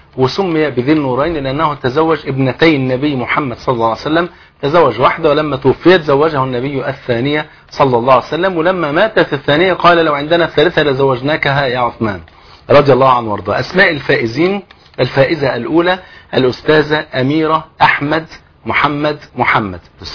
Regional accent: Egypt; يعني عارف المثل اللي عندنا في مصر

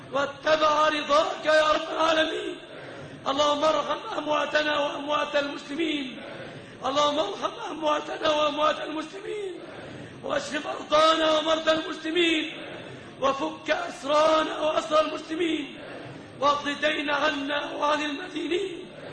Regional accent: Egypt; أن تسلم بلادنا مصر

